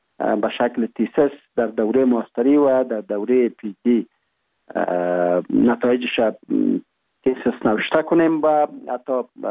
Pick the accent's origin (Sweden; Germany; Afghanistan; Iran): Afghanistan; Kohistan, Kapisa; born there; میگن از افغانستان هستیم، ولی به خاطر از اینکه وضاحت داده باشیم به موضوع، ما متولد سال 1347 ولسوالی سی اول کوهستان ولایت کاپیسا میباشیم و در یک فامیل روشن فکر دیده به جهان گشودیم.